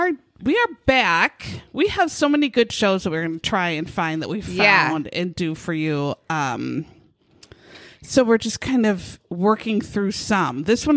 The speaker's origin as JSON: {"language": "English", "region": "Minnesota", "country": "United States", "said": "we're from Minnesota. We haven't seen the sun in a month."}